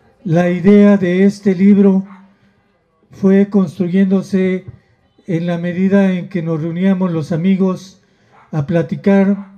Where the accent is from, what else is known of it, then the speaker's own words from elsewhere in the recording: Oaxaca, Mexico; a pesar de que soy oaxaqueño, vallisto